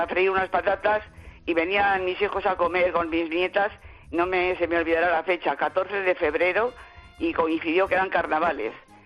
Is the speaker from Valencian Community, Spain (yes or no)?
no; Madrid, Community of Madrid, Spain; now in Almería, Spain; soy madrileña.